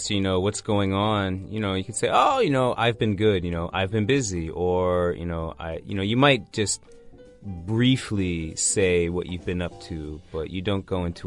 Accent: Washington, District of Columbia, United States; you might hear this more often in, like, urban places, like,New York or even my hometown DC

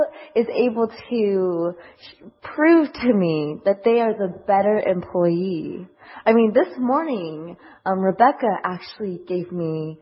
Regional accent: Seattle, Washington, United States; I'm from Seattle, Washington.

